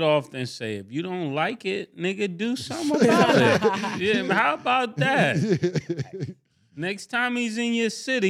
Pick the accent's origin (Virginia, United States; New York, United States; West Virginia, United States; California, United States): New York, United States; I don't agree with it. I'm from New York. I can't agree with that.